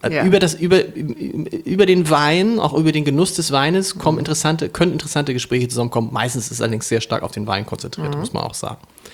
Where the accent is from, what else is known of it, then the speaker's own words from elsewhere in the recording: Harburg, Hamburg, Germany; Ich komme aus Harburg.